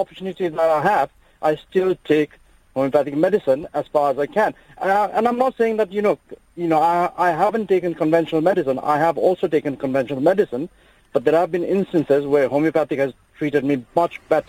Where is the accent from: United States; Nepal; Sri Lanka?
Nepal; Now, I was born and brought up in Nepal. My dad himself is a homeopathic physician.